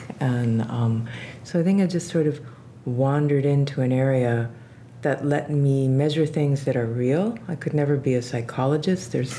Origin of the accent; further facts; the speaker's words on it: Pittsburgh, Pennsylvania, United States; I grew up largely in Pittsburgh, where there's a really rich fossil bed.